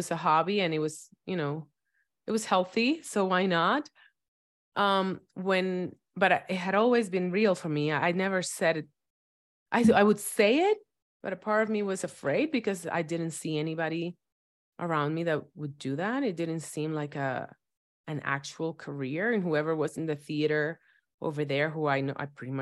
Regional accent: Dominican Republic; Well, I was raised in Dominican Republic, so for me it was a little bit different

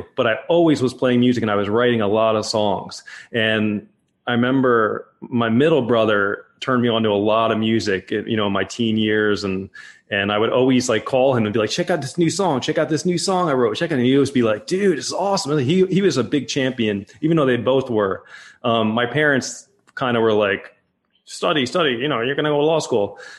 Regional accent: New Jersey, United States; I grew up in Jersey

